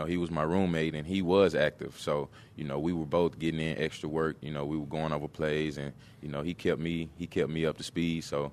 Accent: Texas, United States; now in Buffalo, United States; I'm from Texas, so the snow is, you know, I'm getting used to it, but I'm loving it.

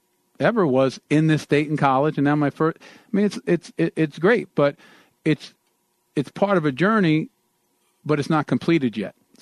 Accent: New York, United States; In other words, I was born and raised in this state, okay?

